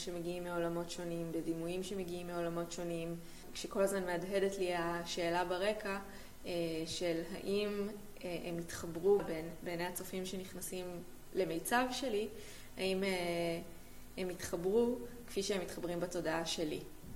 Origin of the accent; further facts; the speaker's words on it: Jerusalem, Jerusalem District, Israel; born there; אני ילידת 1984 מירושלים.